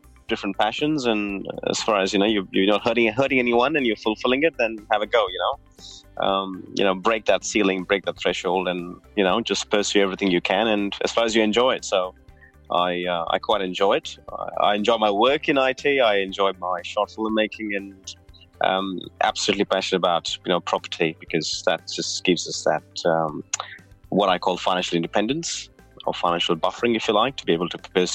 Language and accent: English; India; Originally, I come from India, and I'm in IT.